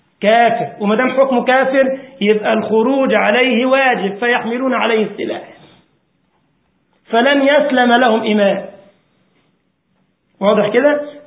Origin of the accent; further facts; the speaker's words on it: Egypt; هتجد فرقهم المعاصرة مثلا كان في بلدنا مصر أسموا أنفسهم الهجرة والتكفير